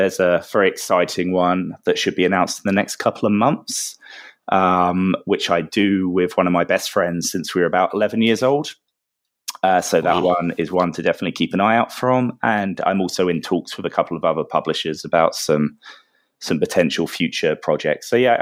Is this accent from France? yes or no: no; England, United Kingdom; now in Spain; So I'm English, but I live in Spain.